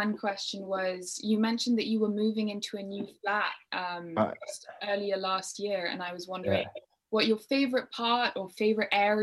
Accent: Seychelles; I grew up in a very tropical, like, kind of island situation. I'm from the Seychelles, so East Africa

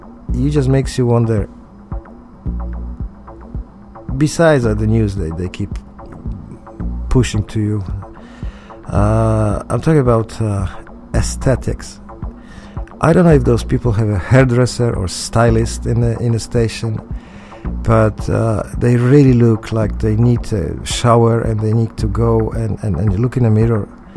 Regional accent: Poland; English is a second language; I'm very picky, and I'm from Poland.

